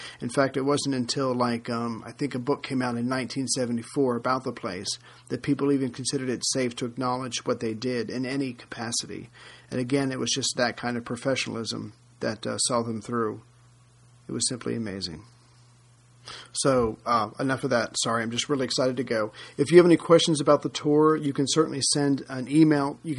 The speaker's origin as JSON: {"language": "English", "country": "United States", "said": "especially being an American"}